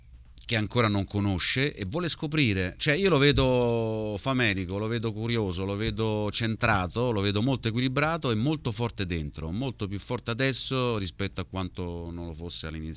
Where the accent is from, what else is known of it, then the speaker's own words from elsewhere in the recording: Rome, Lazio, Italy; cioè noi siamo di Roma, no?